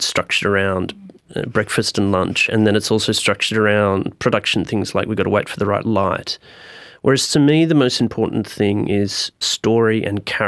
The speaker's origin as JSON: {"language": "English", "town": "Hobart", "region": "Tasmania", "country": "Australia", "tie": "born or raised there", "moved": "as an adult", "said": "I was born in Hobart. I lived my first 25 years there."}